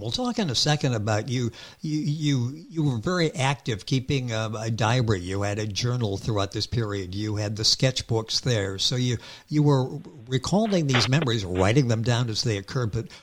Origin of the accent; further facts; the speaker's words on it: Midwest, United States; Growing up in the Midwest, boy, there was this definite distinction